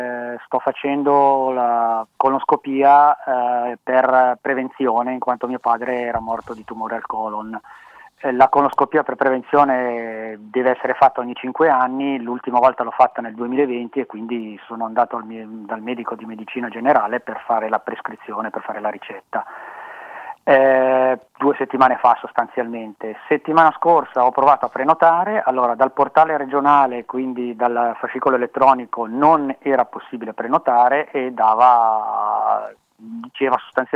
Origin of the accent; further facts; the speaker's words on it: Gallarate, Lombardy, Italy; nella mia zona, io sono di Gallarate, nella mia zona